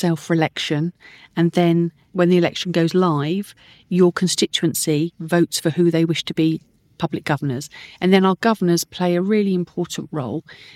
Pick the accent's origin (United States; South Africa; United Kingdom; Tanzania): United Kingdom; Camberley, South East England